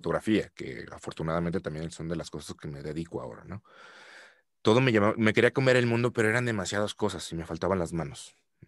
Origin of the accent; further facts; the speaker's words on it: Aguascalientes, Mexico; Y llego a la Ciudad de México, porque de donde soy, de la ciudad de Aguascalientes, están a 8 horas en bus. Entonces sí está lejos.